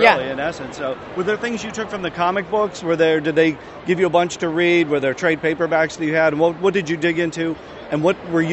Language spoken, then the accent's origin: English; Johnstown, Pennsylvania, United States; now in Columbus, United States; Yeah, I'm a Columbus, Ohio resident now, but I was born and raised in the small Pennsylvania town of Johnstown, pretty much famous for the floods that happened there.